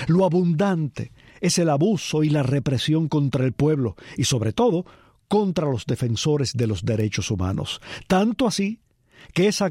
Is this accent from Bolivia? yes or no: no; Cuba; Hermosa canción que los cubanos podemos sentir de manera muy especial.